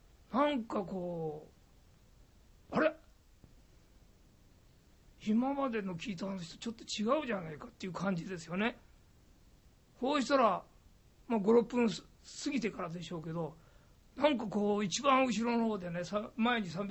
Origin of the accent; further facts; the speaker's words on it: Tokyo, Japan; born there; also born or lived in Hokkaido / Osaka; 私は東京生まれの杉並生まれですけど、北海道大阪と転々して大阪で